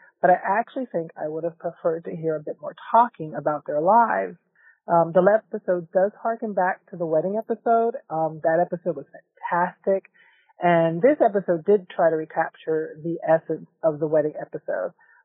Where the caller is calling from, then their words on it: Maryland, United States; Hi, Mary and Blake. … from Maryland. I'm a new listener and first time caller.